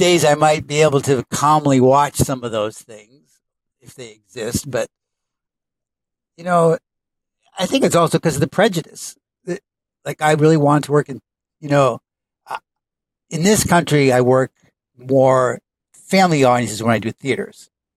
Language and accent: English; Massachusetts, United States; also born or lived in Utica; I was born in Utica, New York, but I would say I grew up, most of my life I've been in Massachusetts.